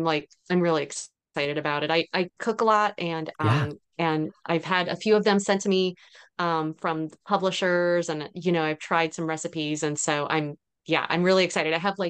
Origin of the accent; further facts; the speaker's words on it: United States; So I am Cuban American, and so I have really developed this love of like Cuban literature.